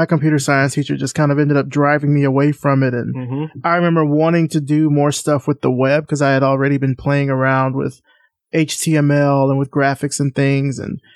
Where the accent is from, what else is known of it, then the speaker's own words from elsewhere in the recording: Alabama, United States; I was just asking because I'm from Alabama.